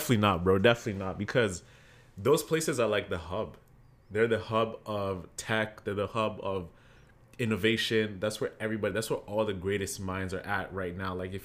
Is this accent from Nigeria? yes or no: no; Kenya; being Kenyan and everything, we always have this idea like we have to go and get educated somewhere else.